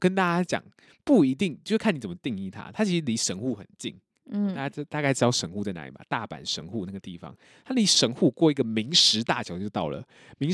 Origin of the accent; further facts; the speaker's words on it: Taipei, Taiwan; 就是我可以做在台北做在地创生，是因为我对这边有连结，我在这边长大了二十几年。